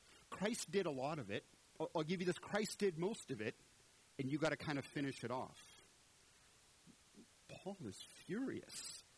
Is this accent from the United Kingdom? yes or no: no; Canada; now in Texas, United States; You see, I'm from Canada, so I'm not a Texan. But I've lived here 11 years, so I can pretend to be a Texan.